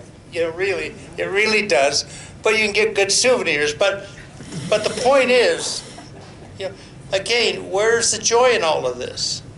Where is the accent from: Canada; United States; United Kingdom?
Canada; even growing up in Canada for, you know, since I was 10.